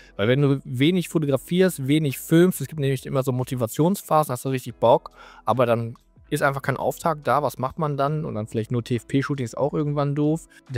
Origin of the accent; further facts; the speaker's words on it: Hanover, Lower Saxony, Germany; Ich komme jetzt hier aus Hannover